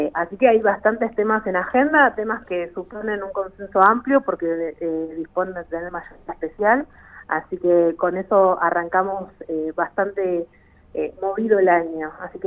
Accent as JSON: {"language": "Spanish", "town": "Bariloche", "region": "Río Negro", "country": "Argentina", "tie": "born or raised there", "said": "yo soy nacida y criada en Bariloche"}